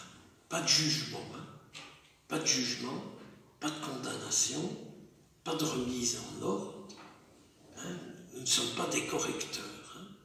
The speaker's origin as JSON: {"language": "French", "region": "Wallonia", "country": "Belgium", "first_language": "Walloon", "second_language": "French", "said": "Moi je suis wallon. Et quand j'étais petit gamin à la ferme chez mes parents"}